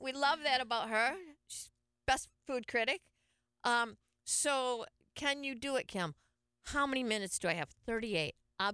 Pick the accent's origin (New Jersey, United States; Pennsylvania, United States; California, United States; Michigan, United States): Michigan, United States; Detroit; Now, I know I'm from Detroit, where we do the whole Canada-Detroit fireworks, which is huge, huge.